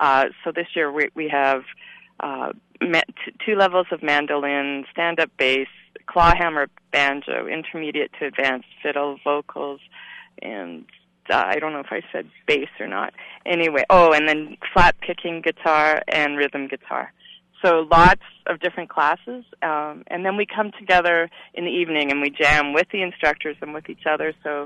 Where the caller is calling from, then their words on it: Whitehorse, Yukon, Canada; I'm calling from Whitehorse, Yukon, so just a little to the north.